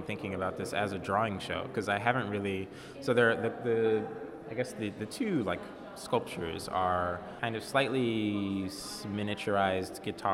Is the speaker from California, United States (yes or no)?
yes; California, United States; also born or lived in New Orleans; now in St. Louis, United States; No, I'm actually from New Orleans, grew up in Southern California. So I moved to St. Louis for grad school 5 years ago.